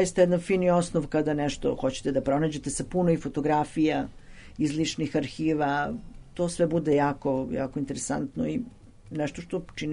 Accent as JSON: {"language": "Serbian", "country": "Serbia", "said": "Uopšte, to je ta večna tema kod nas u Srbiji, da li je moglo da bude drugačije"}